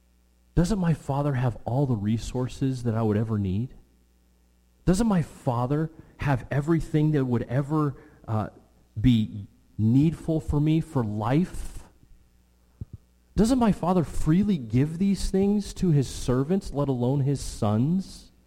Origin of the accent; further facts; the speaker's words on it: West Coast, United States; Now, we grew up on the West Coast.